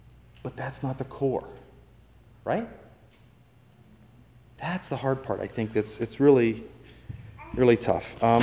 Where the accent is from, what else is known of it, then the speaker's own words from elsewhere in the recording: United States; because I'm an American, and we forget, this world is not my home